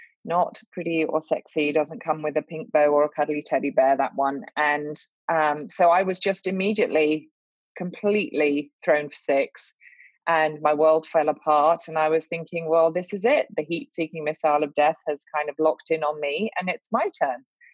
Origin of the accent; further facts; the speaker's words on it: England, United Kingdom; now in Charlotte, United States; as soon as I open my mouth, I'm sure everyone will be able to tell that I'm from the deep south of England. So yes, I'm a Brit, but I do live here in Charlotte, North Carolina, where we moved about 13 years ago